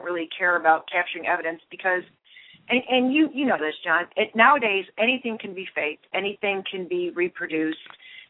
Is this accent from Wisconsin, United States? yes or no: no; Ohio, United States; I love the Ohio books, obviously, because I'm from Ohio